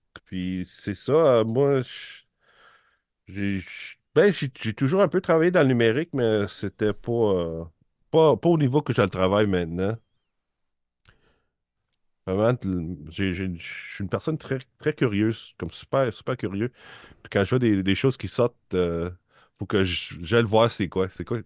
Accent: Ontario, Canada; Puis en plus, je suis franco-ontarien, en plus de ça.

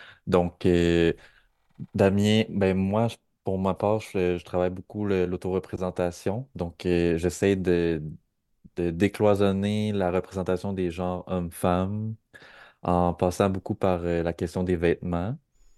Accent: Drummondville, Quebec, Canada; je suis drummondvillois, je suis né à Drummondville.

